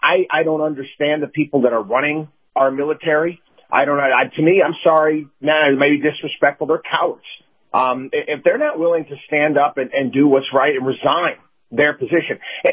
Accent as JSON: {"language": "English", "town": "Albany", "region": "New York", "country": "United States", "tie": "born or raised there", "said": "If I was to drive, you know, two and a half hours north where I grew up in Albany, New York"}